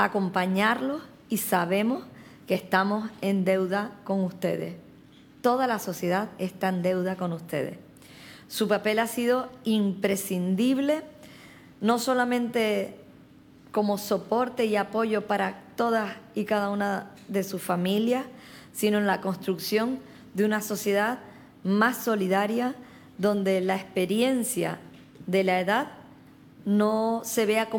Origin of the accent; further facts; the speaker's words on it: Canary Islands, Spain; el alma de nuestra identidad como pueblo canario